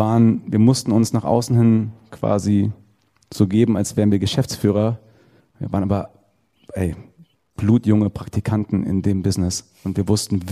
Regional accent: Giessen, Hesse, Germany; Ich habe nie gesagt … aus Köln, ich komme aus Gießen.

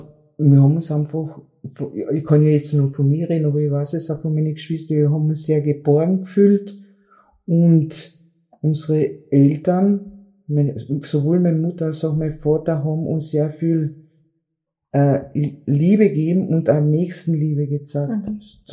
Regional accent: Villach, Carinthia, Austria; Ich bin geboren in Villach, habe auch in Villach meine Kindheit verbracht, bin das jüngste von vier Kindern

